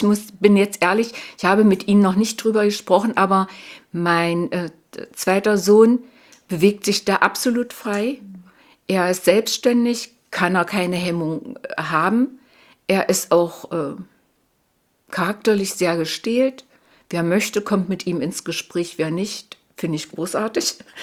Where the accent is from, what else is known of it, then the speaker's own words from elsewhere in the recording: East Germany, Germany; Ja, ich sehe mich als Ostdeutsche, aber ich sehe mich jetzt im Ganzen auch als Deutsche.